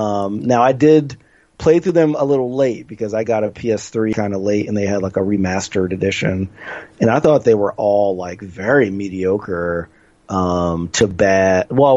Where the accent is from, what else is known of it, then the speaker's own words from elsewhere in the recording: New Jersey, United States; obviously growing up in Jersey, I've had a lot of Filipino friends